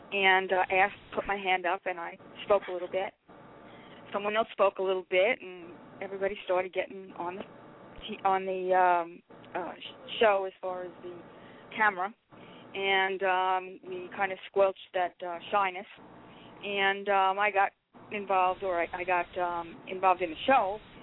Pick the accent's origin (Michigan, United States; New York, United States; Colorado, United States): New York, United States; And I'm from New York, and my husband's from Savannah, Georgia.